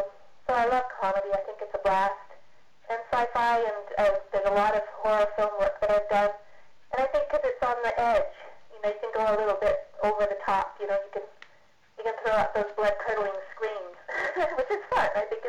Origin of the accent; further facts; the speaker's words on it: Canada; I was originally from Canada, and I started out, like, one of my first parts was on